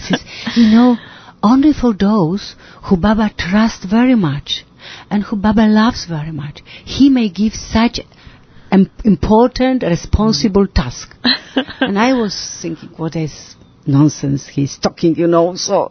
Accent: Poland; English is a second language; I'm from Poland.

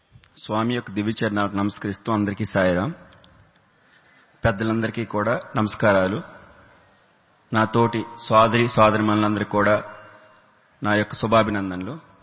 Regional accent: Vizianagaram, Andhra Pradesh, India; నేను విజయనగరం నుంచి వచ్చాను

